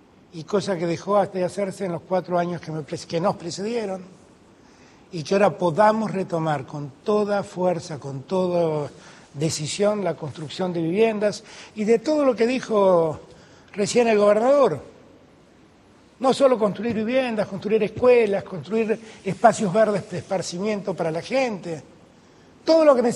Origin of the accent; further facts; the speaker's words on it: Buenos Aires, Argentina; soy un porteño muy orgulloso de mi ciudad, ¿eh? Amo la ciudad de Buenos Aires, la amo, aquí nací, la quiero, la disfruto.